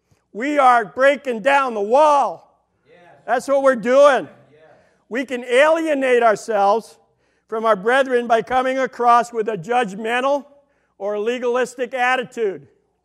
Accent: New York, United States; I'm from New York, have a hard time speaking.

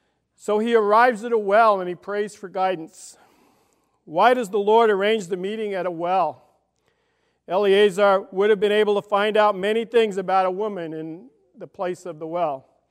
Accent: Brooklyn, New York, United States; I'm from Brooklyn, you have to excuse me

